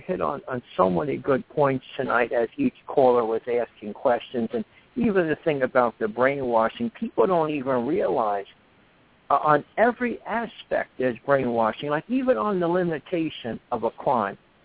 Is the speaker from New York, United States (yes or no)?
yes; New York, United States; I might have lent you $5 when we were kids, because I grew up in New York.